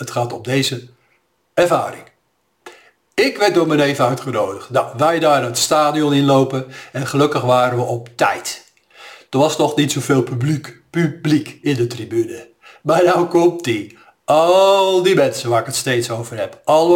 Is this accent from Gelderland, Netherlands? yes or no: no; Amersfoort, Utrecht, Netherlands; born there; Ik woonde toen in Amersfoort, dat is mijn geboortestad.